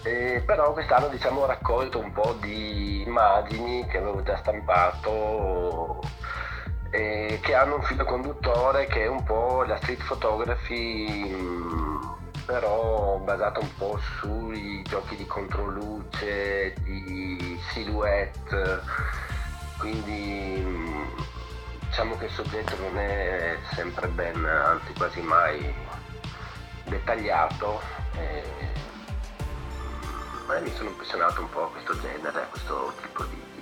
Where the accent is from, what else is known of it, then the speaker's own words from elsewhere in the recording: Monfalcone, Friuli-Venezia Giulia, Italy; also born or lived in Gorizia; io sono di Monfalcone, anche se sono nato a Gorizia